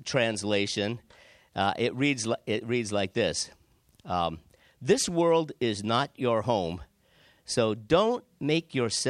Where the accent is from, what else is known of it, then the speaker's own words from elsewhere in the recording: New Bedford, Massachusetts, United States; I was born in the United States, but I'm of a French-Canadian heritage. All my great-grandparents and above came from there. I grew up in a small city of about 100,000 people in New Bedford, Massachusetts.